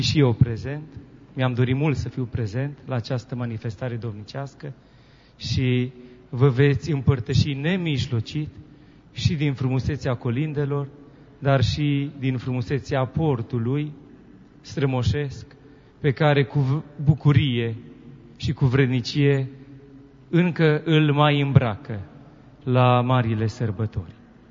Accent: Spermezeu, Bistrița-Năsăud, Romania; din satul meu, natal, din Spermezeu, județul Bistrița Năsăud, de unde m-am îndreptat acum spre frățiile voastre.

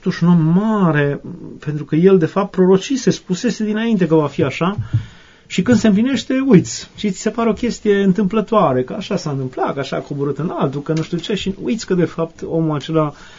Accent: Hunedoara County, Romania; Mai ales eu veneam din Valea Jiului, țin minte cum au râs de mine profesorul la filozofie și zice, de unde ești? Din Valea Jiului, de la mineri.

